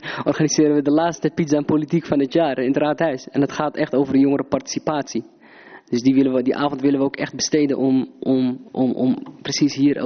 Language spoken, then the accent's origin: Dutch; Hilversum, North Holland, Netherlands; nogmaals 33 jaar geboren en getogen in Hilversum.